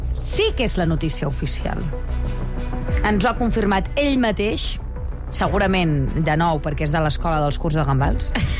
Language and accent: Catalan; Catalonia, Spain; Jo sóc massa catalana per anar-te en directe.